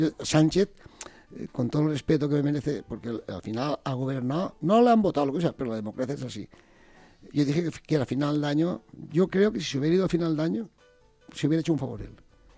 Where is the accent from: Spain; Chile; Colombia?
Spain; España, yo como español, a mí no me quiero que me gobierne Junts.